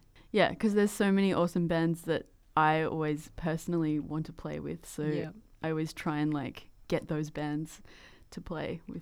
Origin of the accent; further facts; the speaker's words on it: Sunshine Coast, Queensland, Australia; also born or lived in Ipswich; I grew up on the Sunshine Coast, but I was born in Ipswich.